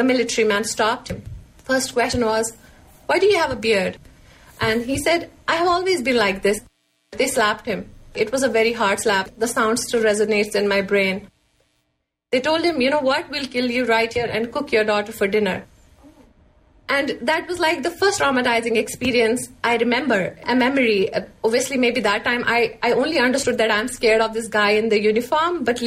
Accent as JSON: {"language": "English", "region": "Jammu and Kashmir", "country": "India", "tie": "born or raised there", "said": "I have been born and brought up in Kashmir. I lived my whole life there."}